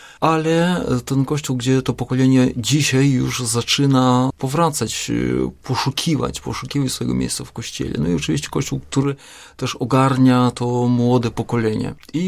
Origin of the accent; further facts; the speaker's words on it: Vitebsk Region, Belarus; rzeczywiście pochodzę z tej ziemi i jako kapłan od początku pracowałem